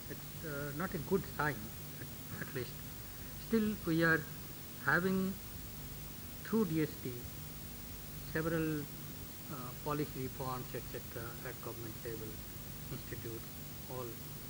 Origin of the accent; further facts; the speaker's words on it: Jodhpur, Rajasthan, India; Sir, I am from Jodhpur, Kadri.